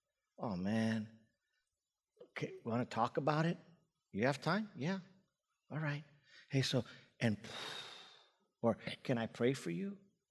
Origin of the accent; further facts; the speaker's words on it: El Paso, Texas, United States; So, for me, I grew up in El Paso, Texas, and a very nominally Catholic home. We went to church, you know, being Latino, we were Catholics